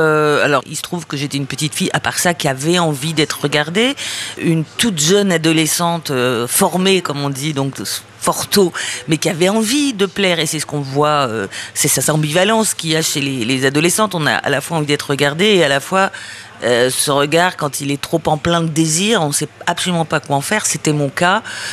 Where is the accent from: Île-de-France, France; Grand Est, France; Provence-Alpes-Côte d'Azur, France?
Île-de-France, France; Sarcelles; je vivais dans le mauvais cinquième, mais surtout, je venais de Sarcelles, donc d'une banlieue du Nord, moderne, enfin construite à la va-vite, quand il fallait accueillir les immigrés pour construire les immeubles